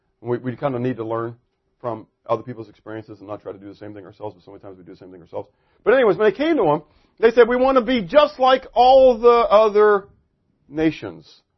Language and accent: English; United States; So, understand, I'm an American. I love being in the United States.